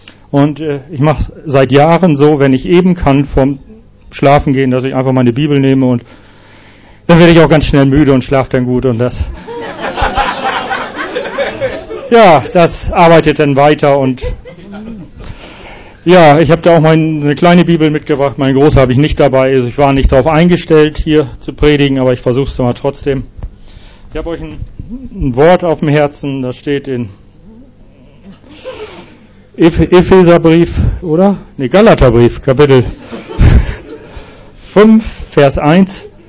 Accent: Lower Saxony, Germany; Ich habe gesagt, ich komme aus Ostfriesland, da haben wir viele Kühe.

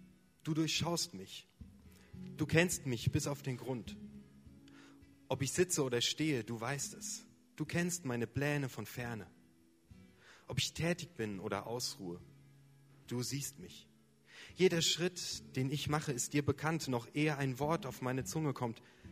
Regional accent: Mönchengladbach, North Rhine-Westphalia, Germany; Hi, cool euch zu sehen. Ich komme aus Mönchengladbach

